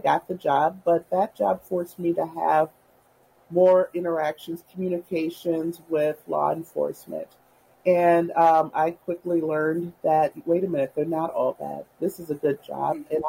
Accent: Minneapolis, Minnesota, United States; growing up in South Minneapolis, well, how does that resonate into working specifically with the Native community? Well, we grew up together in the same community.

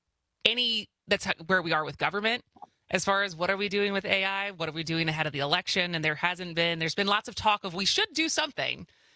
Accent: Madison, Wisconsin, United States; And I am recording live from Madison today, my hometown.

